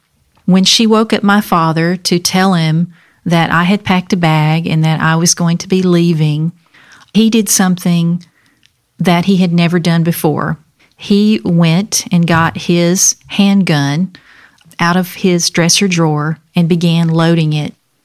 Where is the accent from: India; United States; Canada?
United States; Alabama; My story starts growing up in Alabama.